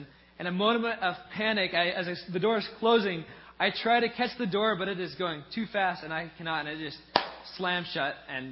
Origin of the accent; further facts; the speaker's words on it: Spokane, Washington, United States; I'm from Spokane, Washington. So this is completely new to me. I've never seen tornado warnings.